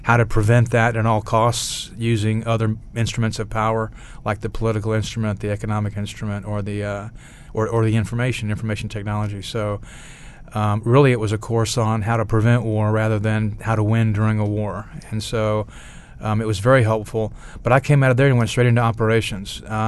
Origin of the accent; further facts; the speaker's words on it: the South, United States; And so growing up in the South, I looked it up on the map, find out where it was